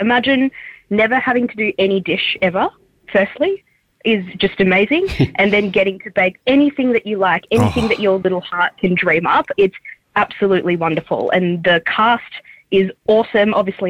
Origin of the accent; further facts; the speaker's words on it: Singapore; So I'm Singaporean. I was born there. So a lot of my flavours are Southeast Asian.